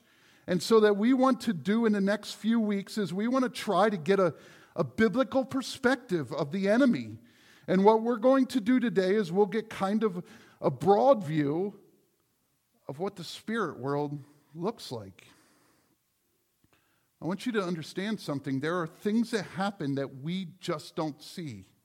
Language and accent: English; Pennsylvania, United States; I grew up in York County, and I graduated from Dover